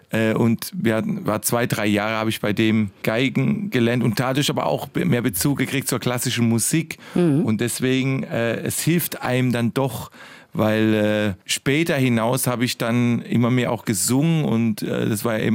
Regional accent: Southern Germany, Germany; Wahrscheinlich hat das eine Wirkung gehabt als Süddeutscher

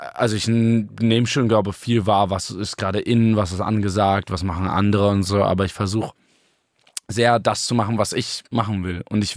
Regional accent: Berlin, Germany; born there; Prenzlauer Berg, ja, gebürtig.

